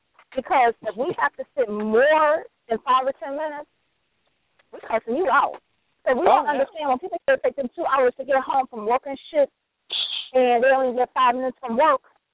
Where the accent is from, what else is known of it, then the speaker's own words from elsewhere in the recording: Ohio, United States; You know, and I'm from Ohio, so I say this honestly, that people from Ohio don't know how to drive